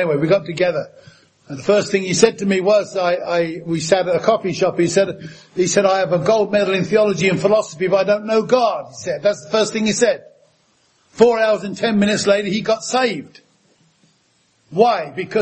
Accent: Bedford, East of England, United Kingdom; born there; I was just an ordinary guy from, I was born in Bedford, about a mile from where Bunyan wrote Pilgrim's Progress

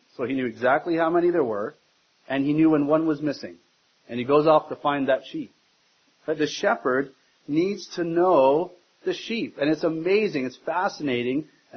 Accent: Scotland, United Kingdom; I'm from Scotland, as many of you would know, and Scotland is known for their sheep, right?

